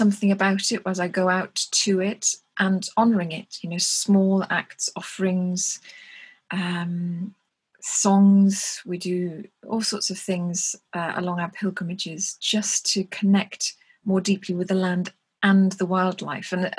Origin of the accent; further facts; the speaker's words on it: Wales, United Kingdom; The way I'm a Welsh speaker, and we believe that the Welsh language was given to us by the land.